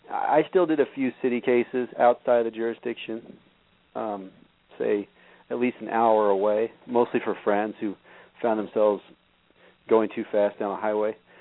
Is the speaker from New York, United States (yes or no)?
no; Meadville, Missouri, United States; Well, I came from north central Missouri, small town called Meadville, born and raised there. I've kind of looked into my family history, and I found out that I'm an eighth-generation Missourian.